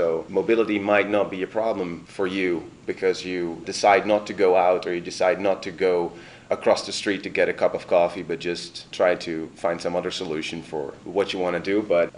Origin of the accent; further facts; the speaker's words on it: Netherlands; These were people from my home country, the Netherlands